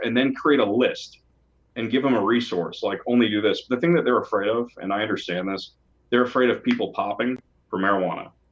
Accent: California, United States; because I know what it was like growing up in California as a kid.

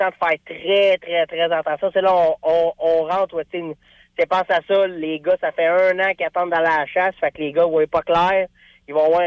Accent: Quebec, Canada; On peut être très, très fier en tant que Québécois de dire que Saint-Tite est reconnu mondialement.

